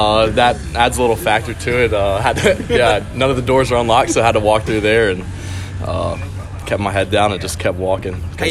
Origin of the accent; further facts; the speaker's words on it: Georgia, United States; It's close to home, back in the South, because I'm from Georgia, so pretty close.